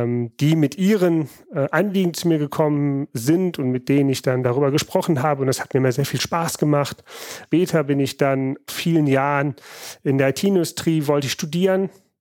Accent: Langenfeld, North Rhine-Westphalia, Germany; Aufgewachsen in Langenfeld, das ist hier Stadtgrenze, das liegt genau zwischen Köln und Düsseldorf.

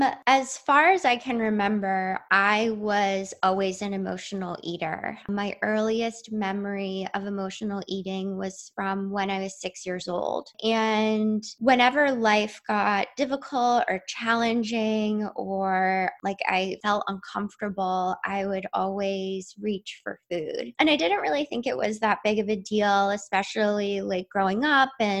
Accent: New Jersey, United States; now in Philadelphia, United States; I've pretty much lived in the Philadelphia area my entire life, but I grew up in South Jersey.

